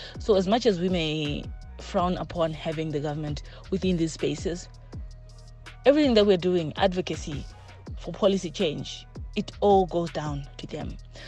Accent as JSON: {"language": "English", "country": "Zimbabwe", "said": "from Zimbabwe"}